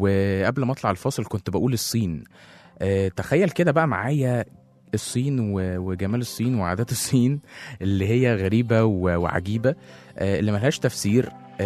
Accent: Egypt; بس انا بقول الارقام طبعا اللي عندنا في مصر

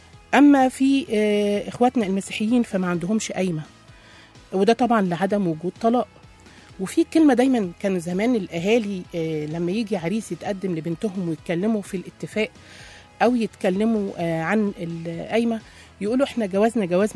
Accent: Egypt; طبعا أنا كست مصرية أصيلة

